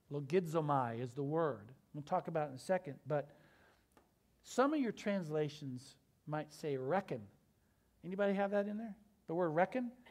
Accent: Oklahoma, United States; I remember reckon growing up in the Midwest in Oklahoma.

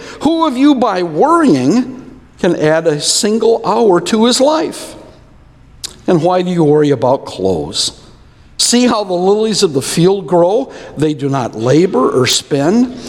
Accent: Pontiac, Michigan, United States; Well, I have to admit, when I grew up in Pontiac, Michigan, I used to read a magazine

